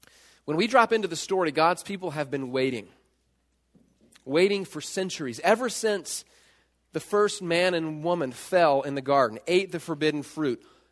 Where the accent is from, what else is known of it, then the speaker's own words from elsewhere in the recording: the South, United States; when I was growing up in the South, we jokingly talked about a fictitious place called Hicksville.